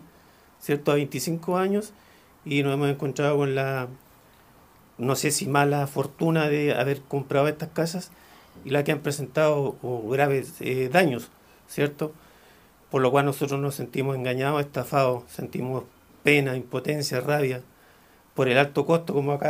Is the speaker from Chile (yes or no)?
yes; Chile; como todo chileno